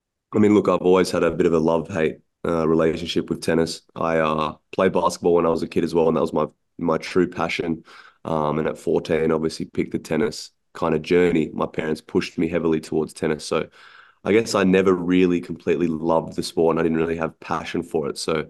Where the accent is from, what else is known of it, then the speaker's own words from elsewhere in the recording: Australia; because I was from Australia and I was traveling 6-7 months a year away from my family. Because in Australia, we have barely any tournaments here.